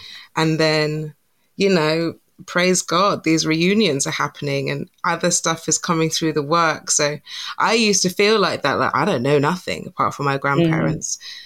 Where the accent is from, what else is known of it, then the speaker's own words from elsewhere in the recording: London, United Kingdom; I grew up in London, so my Jamaican family is in and around London / the States. So I was always very attached to my Black side